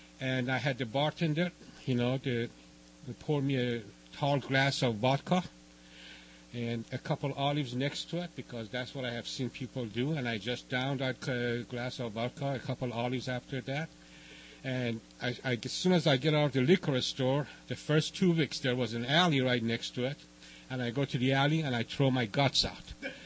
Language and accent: English; Tehran, Tehran Province, Iran; moved away; So I'm not even from the state of California. And I come from East. And I'm not talking about New York. I was born and raised in Tehran, Iran.